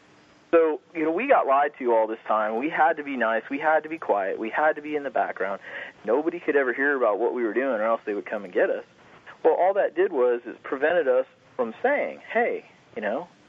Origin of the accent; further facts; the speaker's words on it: Los Angeles, California, United States; what I found is that I grew up in Los Angeles